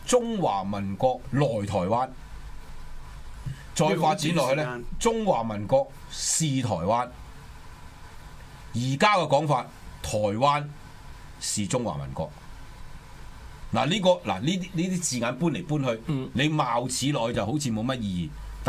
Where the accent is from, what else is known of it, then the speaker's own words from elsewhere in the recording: Guangzhou, Guangdong, China; 我係廣州人